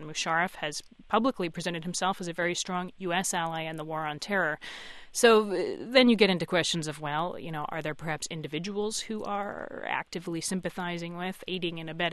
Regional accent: United States; As a woman, not bad. As an American, it was very tough.

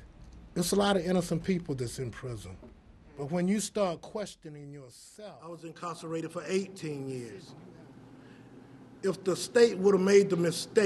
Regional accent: Georgia, United States; Originally, I'm from Georgia.

